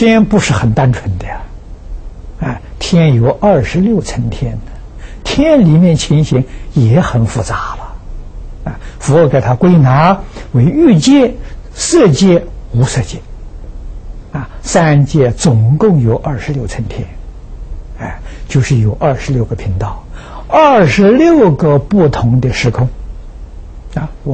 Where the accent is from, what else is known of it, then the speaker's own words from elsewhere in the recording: China; 因为我们中国人其如这个境界的人很少